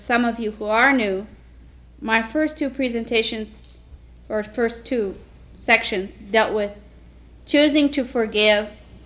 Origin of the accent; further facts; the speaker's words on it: India; As an Indian woman, as a Lutheran woman, as a non-Indian woman